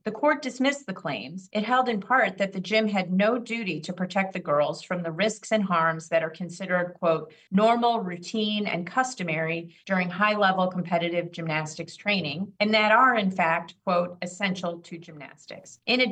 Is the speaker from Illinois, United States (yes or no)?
yes; Illinois, United States; I grew up in the Chicago suburbs, actually. And I think that growing up in Illinois is important